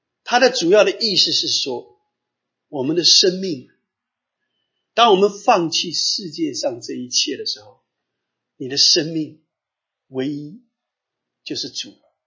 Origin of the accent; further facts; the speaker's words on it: China; 我们中国人一看就是哼哈二将，是吧？